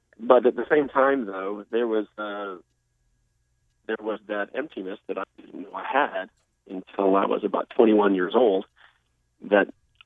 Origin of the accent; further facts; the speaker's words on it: Virginia, United States; also born or lived in Bangkok, Thailand; Born in Bangkok, Thailand, traveled around the world with my parents, none of which I remember, though, and really spent most of my time in the East Coast of the United States, in Virginia